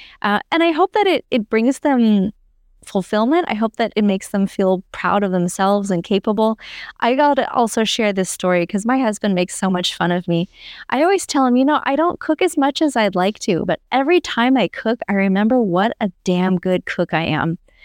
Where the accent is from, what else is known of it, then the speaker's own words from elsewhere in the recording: Colorado, United States; also born or lived in New Mexico; I'm from Southern Colorado, Northern New Mexico. That's like, we don't do anything without green chilies in it.